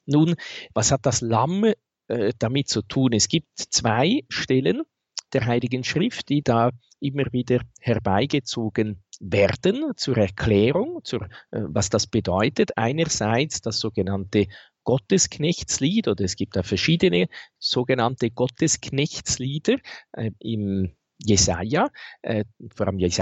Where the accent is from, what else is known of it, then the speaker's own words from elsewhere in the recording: Switzerland; soweit ich die deutsche Sprache verstehe, als Schweizer ist das je nachdem ja nicht ganz so einfach